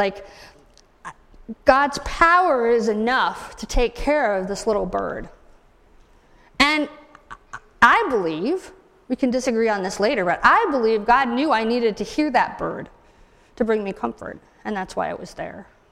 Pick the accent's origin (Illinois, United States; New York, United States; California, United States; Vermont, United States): Vermont, United States; And again, I grew up in Vermont, and so my mom's philosophy was, hey, have fun.